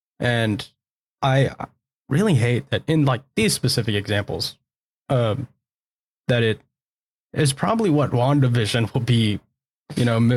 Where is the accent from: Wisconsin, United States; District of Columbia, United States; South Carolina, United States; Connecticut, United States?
South Carolina, United States; you know, I'm a good old Southern boy. I was raised in South Carolina.